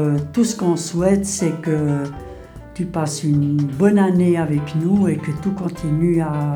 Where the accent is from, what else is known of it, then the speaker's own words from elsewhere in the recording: Fribourg, Switzerland; moi, je viens de la Gruyère, donc on s'est rencontrés ici